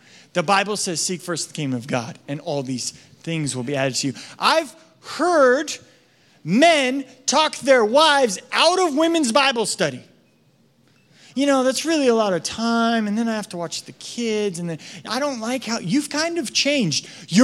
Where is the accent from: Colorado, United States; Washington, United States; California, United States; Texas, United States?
Washington, United States; and I grew up in Washington. Like, we don't do ocean stuff in Washington.